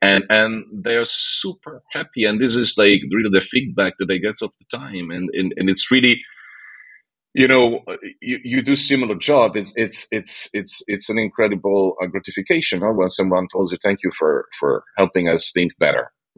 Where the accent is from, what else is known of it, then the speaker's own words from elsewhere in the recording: Switzerland; English is a second language; I come from Switzerland. It's a small country